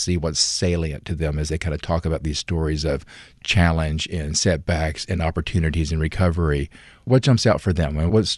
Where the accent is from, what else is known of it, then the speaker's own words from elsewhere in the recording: the South, United States; Growing up in the South, I'm often very sensitive about non-Southerners giving their interpretation of the South